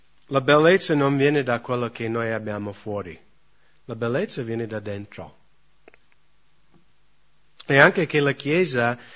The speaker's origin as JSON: {"language": "Italian", "country": "United States", "also_born_or_lived": "India", "second_language": "Italian", "said": "io sono americano"}